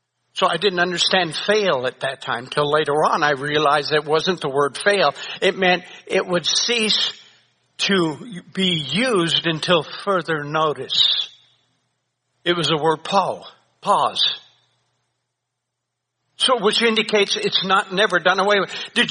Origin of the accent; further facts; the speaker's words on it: McKinney, Texas, United States; born there; I was born on North Street in McKinney, Texas in the VVVM.